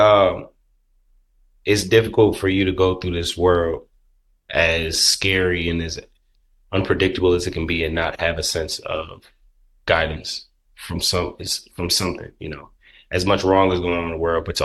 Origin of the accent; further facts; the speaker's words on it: New York, United States; moved away; I'm the third of four kids, and the only one that's left the state. So I'm from New York, so all my family's still back up there.